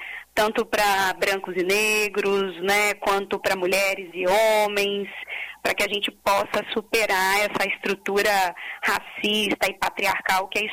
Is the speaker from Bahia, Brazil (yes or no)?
no; Serra, Espírito Santo, Brazil; A minha família é uma família, né, que cresceu, cresci na Serra, de uma família que tem toda uma trajetória de luta no município da Serra.